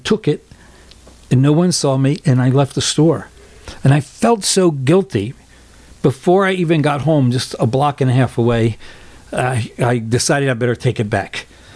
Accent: Baltimore, Maryland, United States; Because where I grew up in Baltimore, that was one of the main stores close to our house.

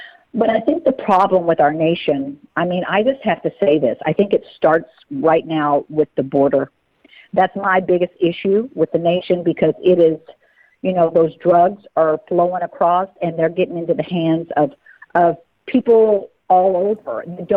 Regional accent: Branson, Missouri, United States; I used to say I was from the Springfield area. We are the third largest city in Missouri, but now more people know us if we say that we're from Branson.

